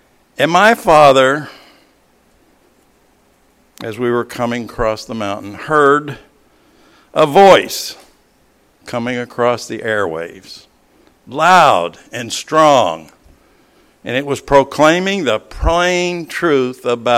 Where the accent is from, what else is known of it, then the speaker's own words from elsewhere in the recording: Tennessee, United States; When I was about 10 years old, my family and I grew up in East Tennessee.